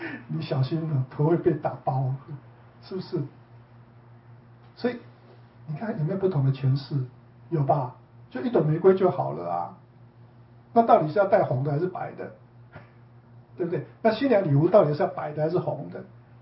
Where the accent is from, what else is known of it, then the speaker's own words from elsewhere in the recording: Taiwan; 像我们从台湾来的